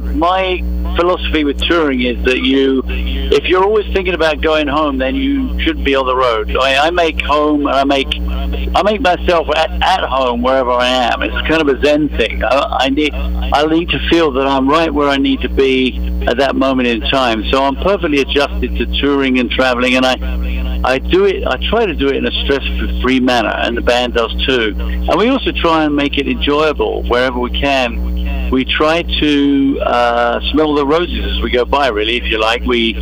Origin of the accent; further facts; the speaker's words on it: United Kingdom; now in United States; kid. You know, being a post-World War II baby, you know, everything was fairly grim for if you were growing up in Britain after the Second World War. We had to rebuild in Europe and particularly in London. And so coming to America was like a technicolor dream for me.